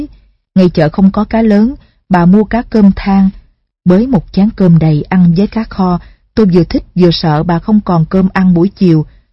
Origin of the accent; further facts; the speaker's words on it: Tam Ky, Quang Nam, Vietnam; Tôi sinh ra và lớn lên ở Tam Kỳ